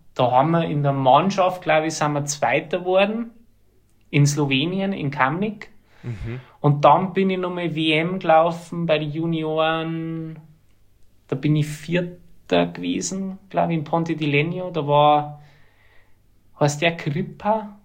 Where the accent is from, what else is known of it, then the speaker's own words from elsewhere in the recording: Berchtesgaden, Bavaria, Germany; wo ich her bin, ja, aus Berchtesgaden